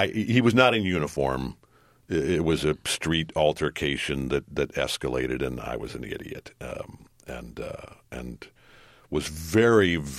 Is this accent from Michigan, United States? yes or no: yes; Detroit, Michigan, United States; I got to play the manager of my hometown Detroit Tigers.